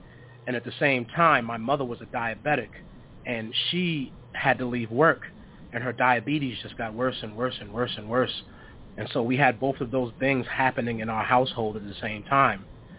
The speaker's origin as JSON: {"language": "English", "town": "Brooklyn", "region": "New York", "country": "United States", "lives_now": "New Hampshire, United States", "said": "So I'm from Brooklyn, New York, originally. I've been up in New Hampshire for the last, I want to say a total now, maybe 15, 20 years."}